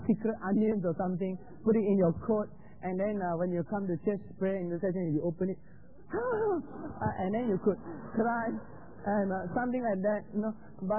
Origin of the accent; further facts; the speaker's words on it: Malaysia; a Baptist church in my hometown in Malaysia